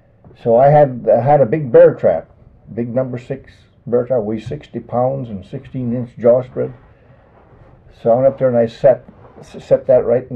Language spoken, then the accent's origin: English; Barnum, Minnesota, United States; born there; I was born in Barnum, Minnesota.